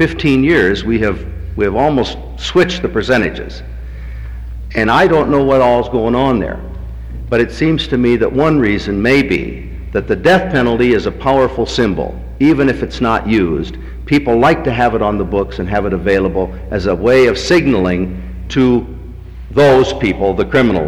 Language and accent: English; Iowa, United States; When I was growing up in Iowa in the 30s and 40s and 50s, Iowa occasionally would hang somebody in Fort Madison